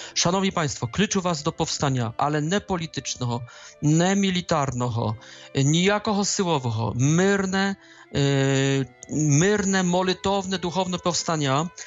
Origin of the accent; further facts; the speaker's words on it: Poland; Ukrainian is a second language; я, поляк, з хусарських польських військ